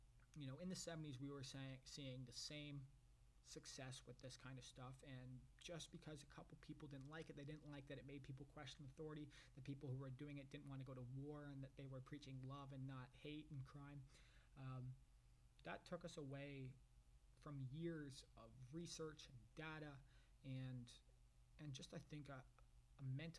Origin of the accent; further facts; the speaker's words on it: Canada; it's a statement that I, as a Canadian, am proud to make.